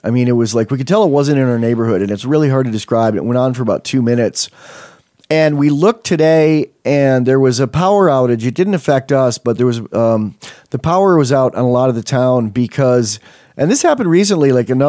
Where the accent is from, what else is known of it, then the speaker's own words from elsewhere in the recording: Texas, United States; I carry guns. I'm from Texas.